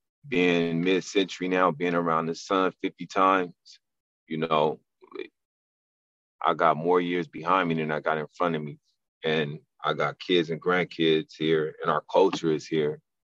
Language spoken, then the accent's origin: English; Compton, California, United States; also born or lived in Lynwood / Watts; I grew up in Compton. I grew up in Linwood, grew up in Watts. And I grew up, you know, I was born in early 70s.